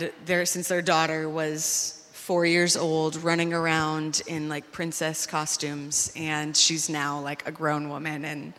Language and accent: English; Waterford, Wisconsin, United States; I was born and raised in Waterford, so that's where I'm staying. My whole family is still there, even my extended family. We're all from southeastern Wisconsin, so I am no stranger to here.